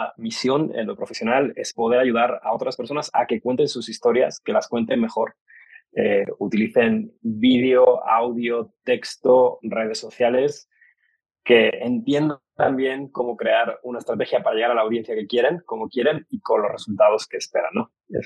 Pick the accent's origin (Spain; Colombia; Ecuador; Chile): Spain; moved away as an adult; also born or lived in London, United Kingdom; Realmente yo salí de España porque fui a hacer una beca o una pasantía